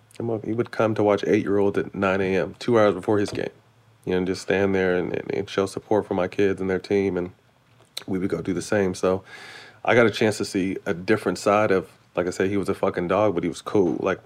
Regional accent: California, United States; I'm from NorCal. So I grew up, you know, Magic was it.

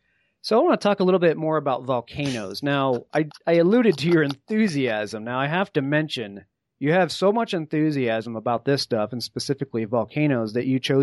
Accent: New England, United States; You know, I grew up in New England, and out there, as you know, it's on that side of the country

